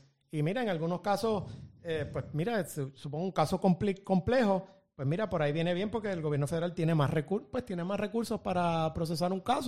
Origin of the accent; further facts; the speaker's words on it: Puerto Rico; yo soy abogado puertorriqueño, yo estudié en la Universidad de Puerto Rico